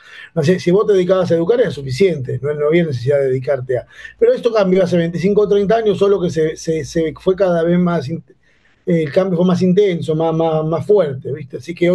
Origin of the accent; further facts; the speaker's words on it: Argentina; Lo más loco que siendo los dos argentinos nos vimos en Medellín, en Colombia.